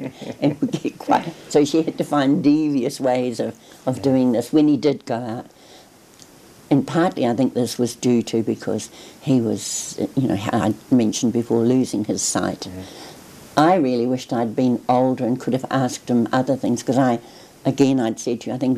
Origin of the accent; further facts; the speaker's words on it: Wellington, New Zealand; I lived in Wellington, in Goring Street. For anyone who knows, that's off Tinakori Road. I was born actually in Molesworth Street on the 1st of October 1936.